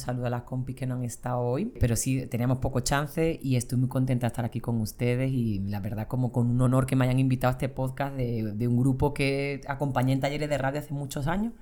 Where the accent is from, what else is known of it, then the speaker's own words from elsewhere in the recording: Andalusia, Spain; accent: Andalusian; como soy del sur de España, yo no sé, que siempre la gente del sur nos queremos menos, aunque sea europea, pero soy andaluza y cuando estoy allá me lo hacen sentir un montón por mi acento, que no es el castellano correcto. Yo me defino como activista andaluza